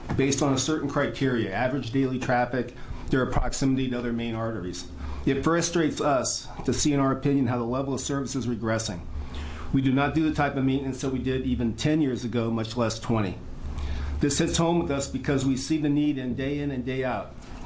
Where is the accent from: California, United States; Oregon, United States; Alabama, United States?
Oregon, United States; Grants Pass; Grants Pass.